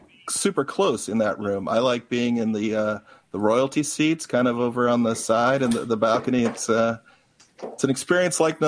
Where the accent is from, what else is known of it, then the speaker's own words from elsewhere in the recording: Illinois, United States; Okay. I grew up in Central Illinois.